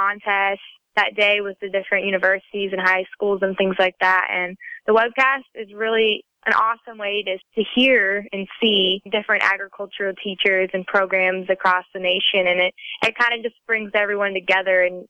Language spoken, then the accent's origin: English; Missouri, United States; So I'm from Missouri, so I do a variety of different presentations in Missouri.